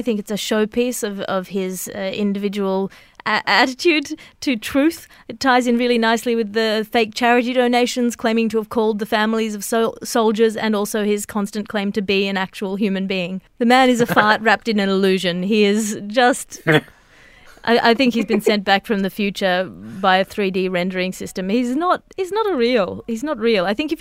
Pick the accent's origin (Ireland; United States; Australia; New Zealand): Australia; Look, as an Australian, I'm outraged at the slow implementation of the scheme